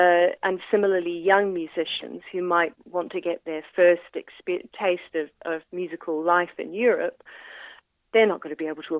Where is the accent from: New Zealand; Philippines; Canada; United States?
New Zealand; I'm a New Zealander.